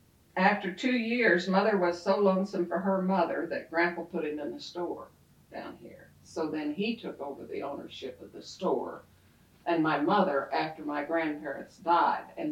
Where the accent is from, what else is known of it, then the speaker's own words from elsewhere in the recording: Crystal Beach, United States; So I grew up in Crystal Beach and Boiling Springs Lake, you know, before we had swimming pools, you know.